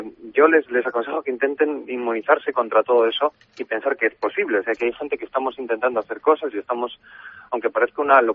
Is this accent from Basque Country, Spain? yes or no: yes; Bilbao, Basque Country, Spain; yo soy vasco, soy de Bilbao